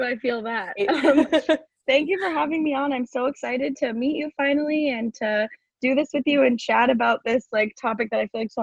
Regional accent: Massachusetts, United States; I am originally from Massachusetts. That's where I live right now, north of Boston.

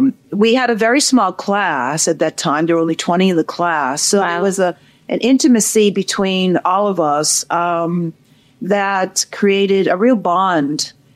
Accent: Worcester, Massachusetts, United States; student in Worcester, Massachusetts, I used to attend several of the conservatory performances. And my hometown teacher would invite her classes to go with her to view the performances.

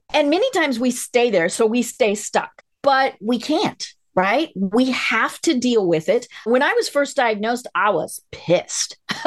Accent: Colorado, United States; I grew up in Colorado, in the mountains of Colorado.

